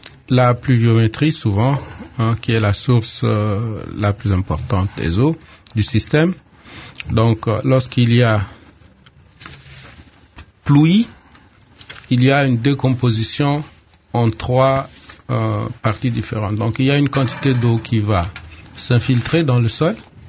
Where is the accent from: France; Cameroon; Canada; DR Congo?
DR Congo; Il y a ici chez nous, en RDC, il y a un gros problème de gestion des déchets solides.